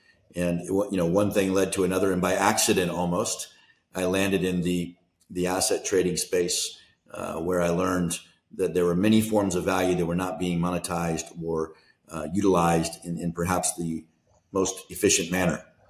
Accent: Washington, United States; I grew up in the Pacific Northwest in a very small town, about 2 hours outside of Seattle, Washington

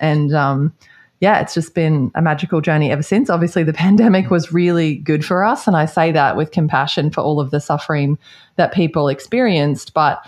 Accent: Australia; You can probably hear I'm Australian.

